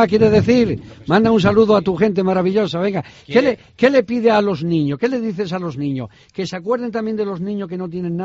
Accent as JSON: {"language": "Spanish", "region": "Extremadura", "country": "Spain", "said": "Así somos los extremeños."}